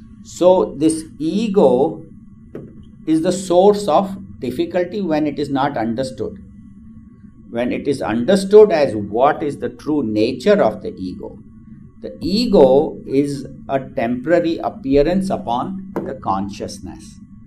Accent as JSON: {"language": "English", "country": "India", "said": "And then I'm an Indian, so I'm different from non-Indians."}